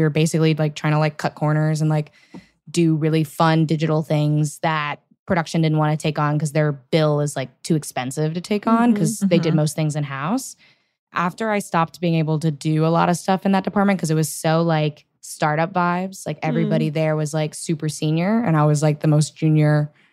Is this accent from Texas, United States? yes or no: yes; Houston, Texas, United States; Like I grew up in Houston specifically, big oil money. And I, growing to public school in Texas, most kids wanted to be an engineer.